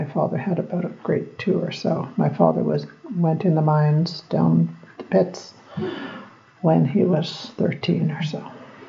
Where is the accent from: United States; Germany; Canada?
Canada; Belle Isle, Newfoundland and Labrador; born there; I was born on Belle Island, Newfoundland.